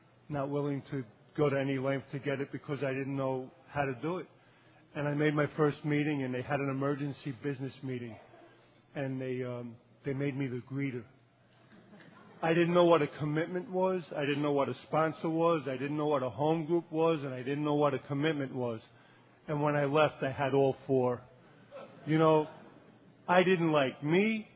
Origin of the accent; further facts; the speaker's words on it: Queens, New York, United States; I'm from Queens, New York, and my home group is the Queens Gratitude Group of AA by JFK Airport.